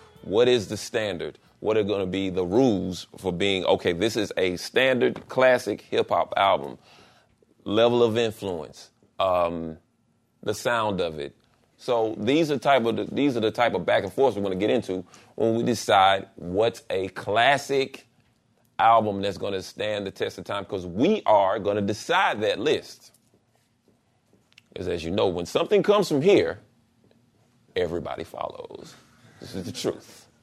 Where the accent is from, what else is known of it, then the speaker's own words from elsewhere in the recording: the South, United States; I mean, growing up in the South, you know, my mom and dad were avid gospel listeners in the 1970s.